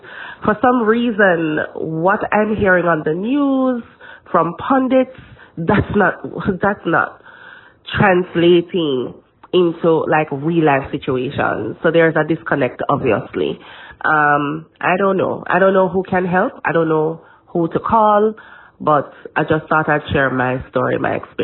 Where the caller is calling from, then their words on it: Brooklyn, New York, United States; I'm calling from Brooklyn.